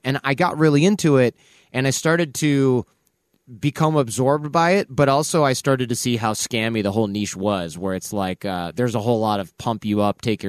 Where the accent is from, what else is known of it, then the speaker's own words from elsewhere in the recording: Detroit, Michigan, United States; No. I lived in Detroit. I'm from Detroit. So he was just kind of like a regular.